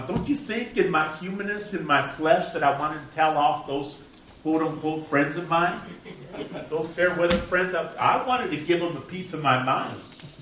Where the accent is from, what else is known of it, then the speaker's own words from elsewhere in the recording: El Paso, Texas, United States; You know, I grew up in El Paso, Texas, and my dad used to plant a lot of trees in the front yard